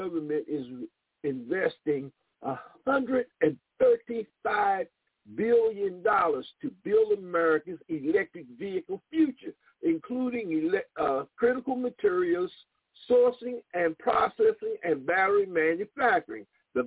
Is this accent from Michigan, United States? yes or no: no; South Carolina, United States; I see my home state being left out of the loop again. South Carolina, there's a project for Georgia